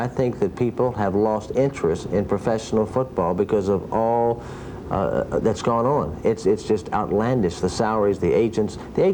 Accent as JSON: {"language": "English", "town": "Atlanta", "region": "Georgia", "country": "United States", "said": "And I'm from Atlanta."}